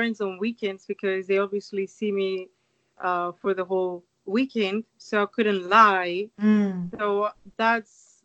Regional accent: Cyprus; I grew up in Cyprus.

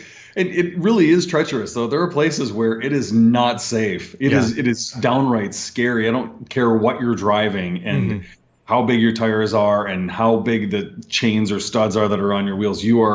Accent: Minnesota, United States; now in Seattle, United States; I grew up in Minnesota and I love skiing. And so snow is great for me. I'll take as much of it as I can get. However, Seattle is not at all prepared for any of this that's happened.

